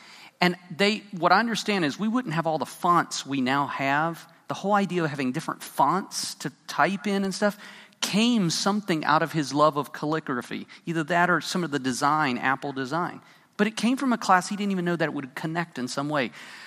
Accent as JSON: {"language": "English", "country": "Puerto Rico", "tie": "born or raised there", "said": "I grew up in Puerto Rico."}